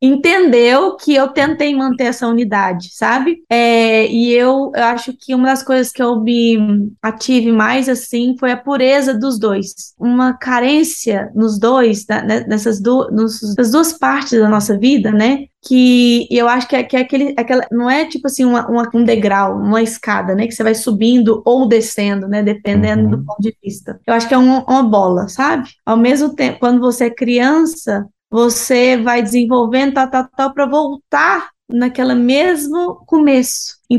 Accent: Brazil; principalmente nós, né, somos brasileiros

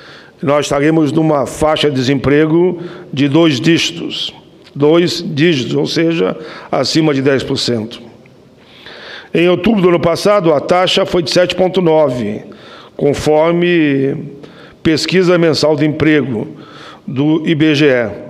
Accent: Caxias do Sul, Rio Grande do Sul, Brazil; lá na minha cidade, em Caxias do Sul

